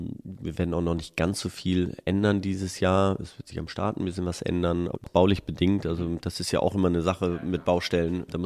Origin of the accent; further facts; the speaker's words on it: Münster, North Rhine-Westphalia, Germany; Ich habe lange Zeit, erst in Münster gewohnt. Ich bin aus Münster, wohne jetzt auch wieder in Münster.